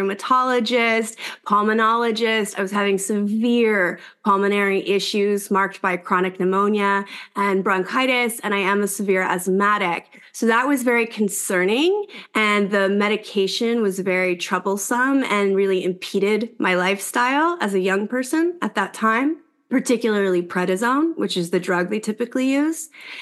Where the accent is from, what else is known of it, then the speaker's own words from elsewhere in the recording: Maryland, United States; And so I'm from Maryland, and my parents still live there, and Hopkins is there and was the leading autoimmune research center.